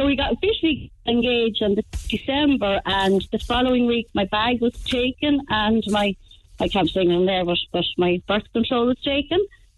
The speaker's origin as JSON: {"language": "English", "town": "Dublin", "region": "Leinster", "country": "Ireland", "said": "I'm originally from Dublin."}